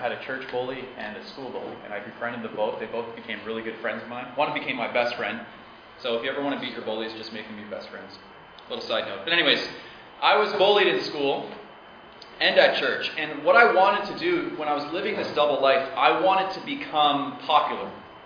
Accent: Timmins, Ontario, Canada; And I was born and raised in Timmins.

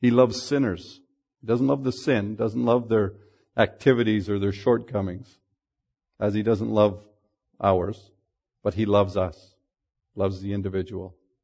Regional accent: Toronto, Ontario, Canada; born there; I was born in Toronto.

